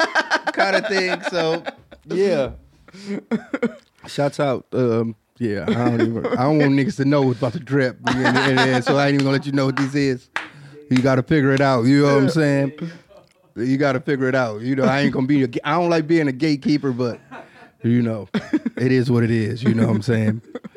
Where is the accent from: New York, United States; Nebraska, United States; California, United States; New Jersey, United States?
New York, United States; Queens; I grew up in Queens, New York.